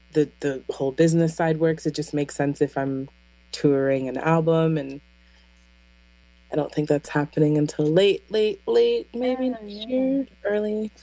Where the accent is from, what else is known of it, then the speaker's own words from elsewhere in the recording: Victoria, British Columbia, Canada; born there; I was born in Victoria.